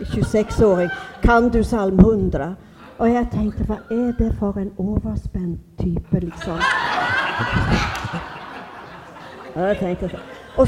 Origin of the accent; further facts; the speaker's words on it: Flekkefjord, Agder, Norway; now in Sweden; när jag växte upp i Fläckefjord